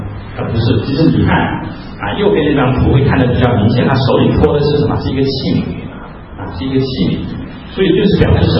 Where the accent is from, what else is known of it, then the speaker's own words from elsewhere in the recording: China; 你觉得我们中国人在过年的时候，我们新年祝贺